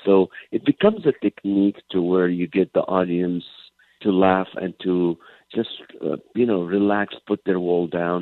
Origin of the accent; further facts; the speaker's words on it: California, United States; I'm from California. Anything under 50 is evacuation weather for us.